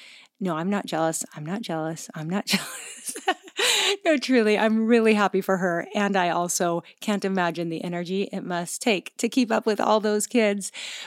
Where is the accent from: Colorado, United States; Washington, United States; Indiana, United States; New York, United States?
Washington, United States; because she lives in my home state of Washington State.